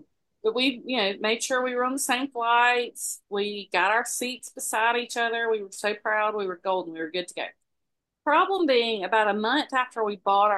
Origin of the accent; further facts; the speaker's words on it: Moultrie, Georgia, United States; Now, Gigi and I were laughing because Gigi's from Mountain Brook and I'm from Moultrie.